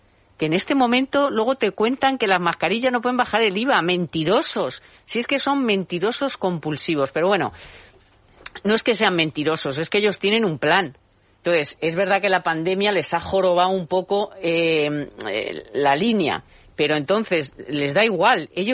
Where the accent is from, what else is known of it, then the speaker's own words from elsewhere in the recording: Spain; somos los españoles los que entre nosotros tenemos que cubrir todo